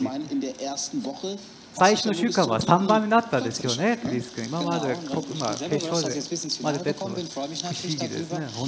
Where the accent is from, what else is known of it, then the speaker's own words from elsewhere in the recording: Germany; これは、まあ、僕はドイツ人です。